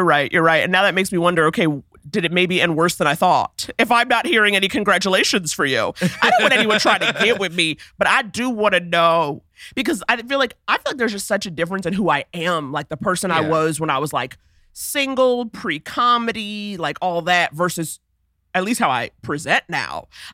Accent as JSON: {"language": "English", "town": "Harlem", "region": "New York", "country": "United States", "tie": "born or raised there", "said": "I grew up in Harlem. People go, ooh, fancy. And I'm like, honey, I'm from a pre-Red Rooster Harlem."}